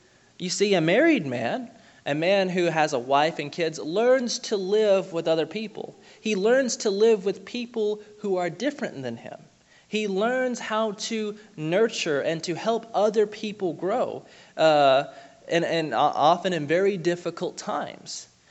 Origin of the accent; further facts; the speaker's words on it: Alabama, United States; Now, I'm from Alabama. I didn't really deal with sheep too much. We had a lot of cattle. We did not have a lot of sheep.